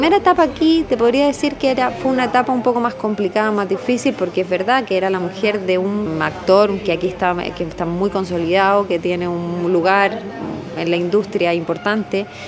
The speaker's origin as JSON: {"language": "Spanish", "country": "Chile", "moved": "as an adult", "said": "Primero yo empecé la carrera en Chile, porque bueno, soy chilena, viví ahí, pero después di el salto aquí"}